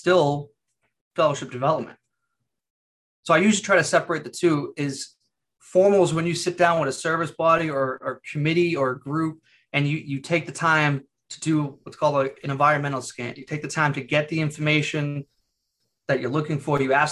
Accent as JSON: {"language": "English", "town": "Lowell", "region": "Massachusetts", "country": "United States", "said": "So I'm from Lowell, Massachusetts originally. It's a city."}